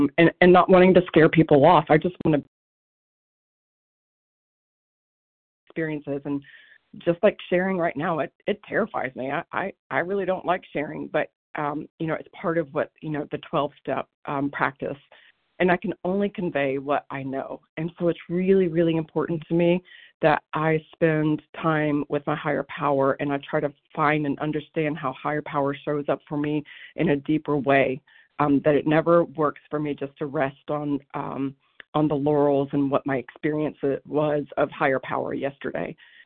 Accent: Bible Belt, United States; my own experience of growing up in the Bible Belt

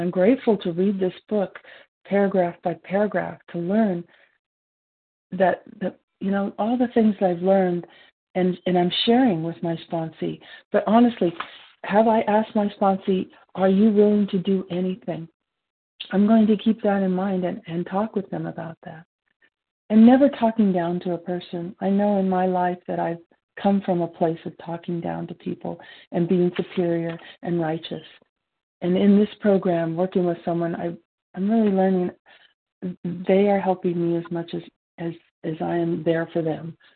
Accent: California, United States; Yes, this is … from California.

